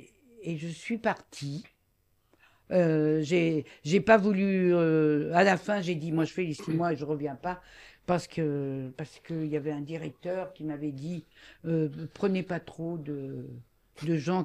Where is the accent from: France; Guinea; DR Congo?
France; Chamalières, Auvergne-Rhône-Alpes; Je suis de Chamalières.